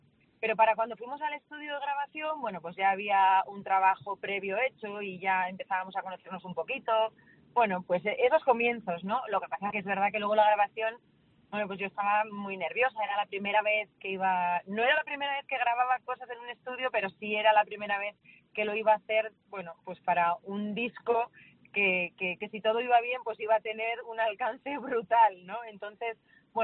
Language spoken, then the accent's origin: Spanish; San Sebastián, Basque Country, Spain; yo soy de Donosti y mi residencia está en Donosti.